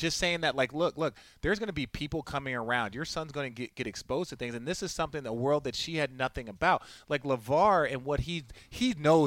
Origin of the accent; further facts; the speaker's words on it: Phoenix, Arizona, United States; Now, I grew up in Phoenix.